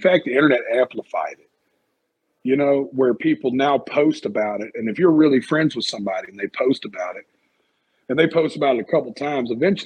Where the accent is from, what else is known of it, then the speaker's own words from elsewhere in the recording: Nashville, Tennessee, United States; I'm so ingrained in the country culture and I'm so from Nashville, Tennessee that even though people would think I wouldn't belong there, I do.